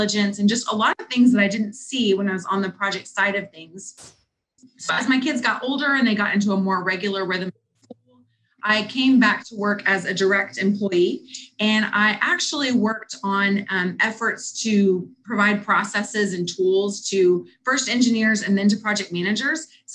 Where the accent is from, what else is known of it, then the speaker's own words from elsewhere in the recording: Houston, Texas, United States; But I grew up in Houston, Texas. I was a middle kid, and I grew up wanting to be a nurse